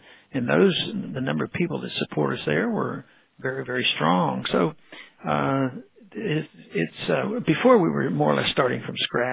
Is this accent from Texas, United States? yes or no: yes; Texas, United States; I don't know, being a Texan makes much difference